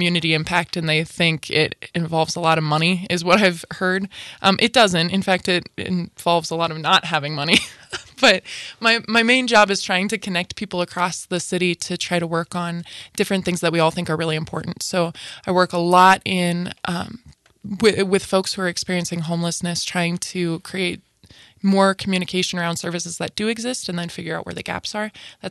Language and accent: English; Helena, Montana, United States; Well, I was born and raised in Helena. I grew up at the Mountain Meadow Inn, which is now the Oddfellow Inn and Farm, which is a beautiful, beautiful place.